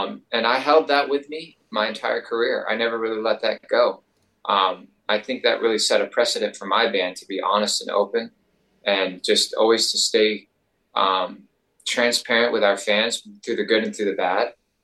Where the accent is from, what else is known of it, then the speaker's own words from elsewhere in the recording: the South, United States; Because that's how I grew up, man. I grew up in the South.